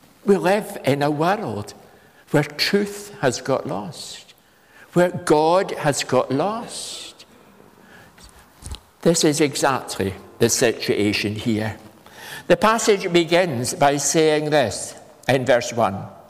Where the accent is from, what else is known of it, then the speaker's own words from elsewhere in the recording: Scotland, United Kingdom; I grew up in the Borders, you know.